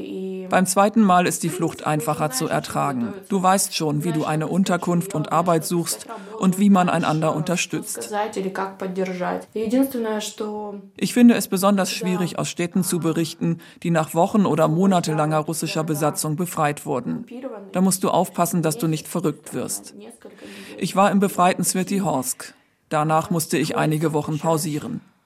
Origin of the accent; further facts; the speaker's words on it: Luhansk, Luhansk Oblast, Ukraine; moved away as an adult; also born or lived in Severodonetsk; Ich stamme selbst aus Luhansk, bin aber 2014 von dort geflohen, habe dann in Severodonetsk gelebt und bin am 24. Februar 2022 auch von dort geflohen.